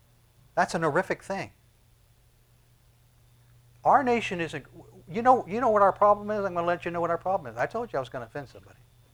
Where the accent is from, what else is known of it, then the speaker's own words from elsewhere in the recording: United States; Of all the nations of all the earth, I love America the most. Why? I'm an American. God has allowed me to be an American.